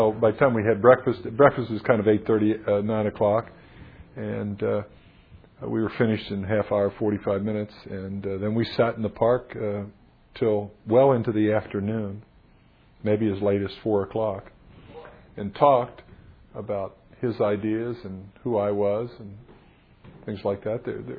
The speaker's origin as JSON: {"language": "English", "region": "Kentucky", "country": "United States", "tie": "born or raised there", "said": "I was raised in Kentucky."}